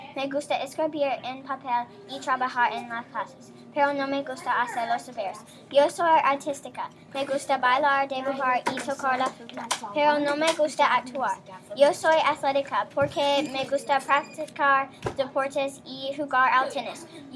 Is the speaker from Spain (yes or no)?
no; Virginia, United States; Spanish is a second language; Yo soy de Virginia.